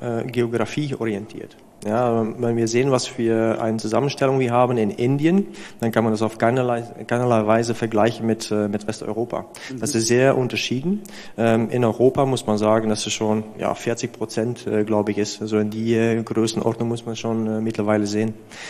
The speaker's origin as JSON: {"language": "German", "country": "Belgium", "said": "ich bin Belgier"}